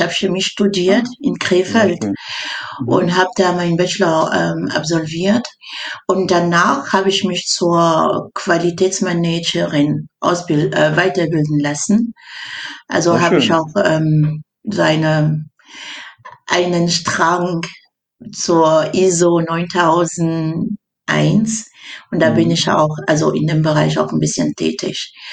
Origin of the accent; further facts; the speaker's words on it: Cameroon; Ich komme aus Kamerun.